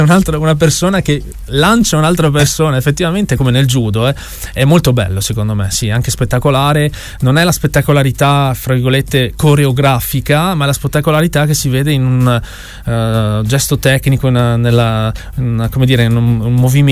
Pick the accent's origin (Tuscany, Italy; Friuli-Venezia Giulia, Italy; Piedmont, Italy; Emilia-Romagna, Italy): Friuli-Venezia Giulia, Italy; Tolmezzo; Siamo di Tolmezzo, l'evento lo facciamo a Tolmezzo